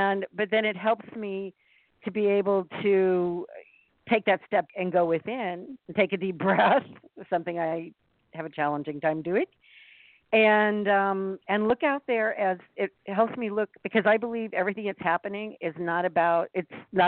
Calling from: Costa Rica; I'm calling from Costa Rica.

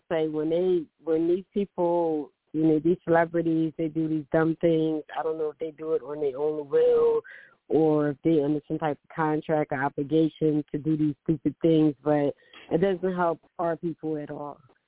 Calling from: Philadelphia, Pennsylvania, United States; Hello, hi. I'm calling from Philadelphia.

